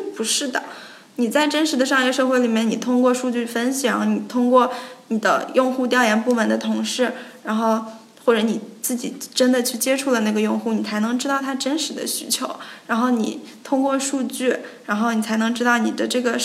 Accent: China

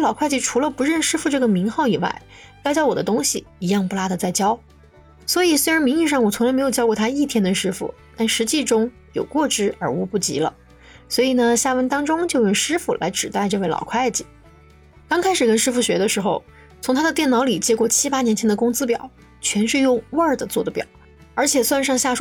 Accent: Sichuan, China; accent: Sichuanese; 就喊他们也是用我们四川话说的，就是娘娘们，

